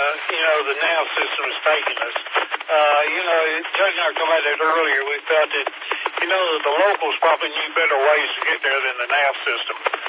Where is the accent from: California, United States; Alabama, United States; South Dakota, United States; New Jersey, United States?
Alabama, United States; Birmingham; also born or lived in Charleston; Yeah, we are from Birmingham, but, you know, we used to live in Charleston years and years ago.